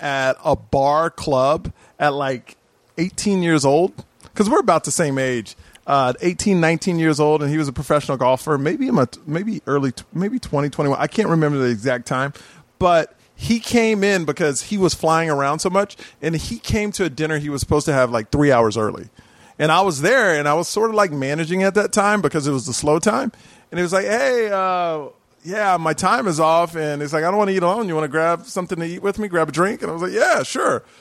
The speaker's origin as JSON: {"language": "English", "town": "Houston", "region": "Texas", "country": "United States", "tie": "born or raised there", "said": "I grew up in Houston, Texas, all white school."}